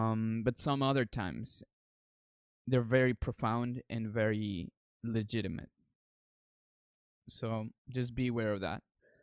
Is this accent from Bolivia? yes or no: yes; Bolivia; now in Canada; I was born and raised in Bolivia, South America. And so before I moved to Canada, all that I knew from reality was my culture and the way that things were done in there.